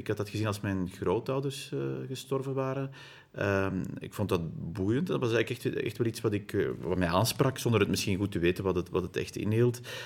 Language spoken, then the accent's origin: Dutch; Dilbeek, Flanders, Belgium; ik ben opgegroeid in Sint-Annapede, dat ligt in Dilbeek, dat is de deelgemeente van Itterbeek.